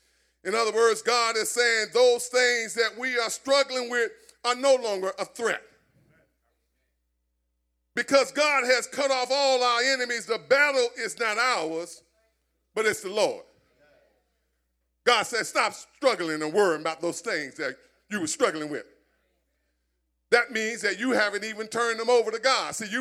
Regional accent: Philadelphia, Pennsylvania, United States; I was raised up in South Philly.

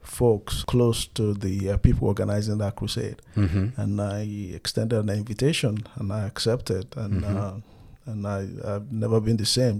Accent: Nigeria; moved away as an adult; now in United States; Yeah, so I grew up in Nigeria. I guess I'm in my 40s now. And so for the better half of my life, I was in Nigeria. Moved to the United States in 2003. But growing up in Nigeria, born into a Christian home, what you call the Episcopal, so Episcopalian, growing up, call it Anglican Church.

